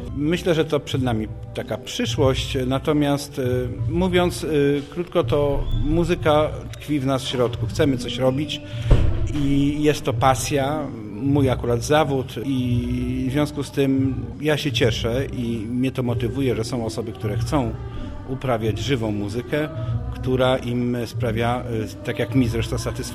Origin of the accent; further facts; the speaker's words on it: Pomeranian Voivodeship, Poland; ja akurat pochodzę z okolic Kociewia, natomiast tato jest no, rodowitym kociewiakiem